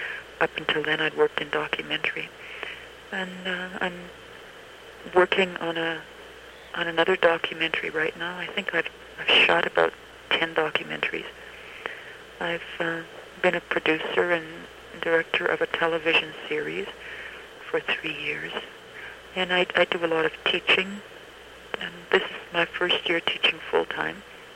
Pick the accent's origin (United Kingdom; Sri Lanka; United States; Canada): Canada; first language Cree; English is a second language; My first language is Cree, and I speak, as I say, I speak Cree fluently.